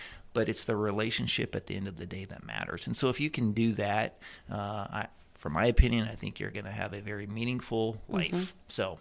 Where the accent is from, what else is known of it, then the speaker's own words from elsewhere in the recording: Puyallup, Washington, United States; born there; So I was born here in Puyallup, and then my dad went in the Army. And so we moved a lot.